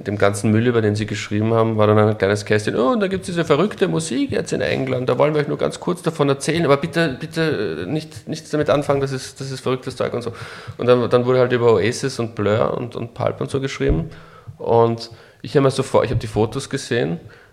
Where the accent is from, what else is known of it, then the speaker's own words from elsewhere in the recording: Floridsdorf, Vienna, Austria; Und so bin ich mein Floridsdorf im Gemeindebau ja auch immer vorgekommen.